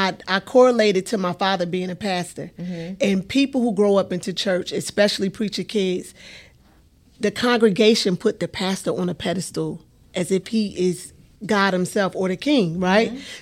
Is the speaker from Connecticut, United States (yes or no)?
no; New Jersey, United States; I'm from New Jersey.